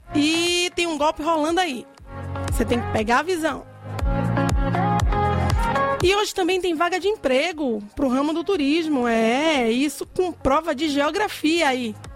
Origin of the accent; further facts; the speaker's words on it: Bahia, Brazil; accent: Bahian; nada que eu faço tem que perder o meu sotaque baiano. Porque eu sou baiana, né? Então tem que levar meu baianês para todo lugar que eu vou.